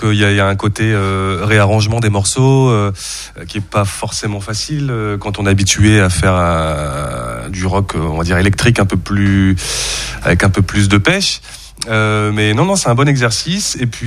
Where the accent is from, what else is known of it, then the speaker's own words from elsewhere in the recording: Hauts-de-France, France; also born or lived in Picardy; Alors moi je suis originaire à vrai dire du Pas-de-Calais, mais j'ai vécu...